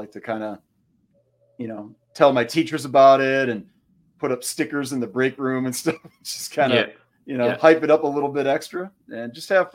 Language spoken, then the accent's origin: English; United States; As an American who was brought up on baseball, it's hard for me to watch it